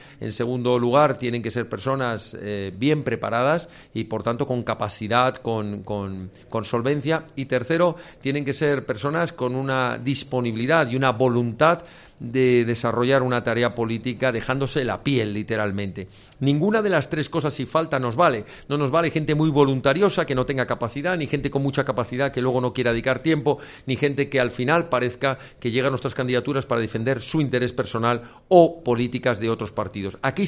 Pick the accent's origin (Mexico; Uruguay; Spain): Spain; Yo no soy hijo de esta tierra extremeña, aunque como español me siento parte de ella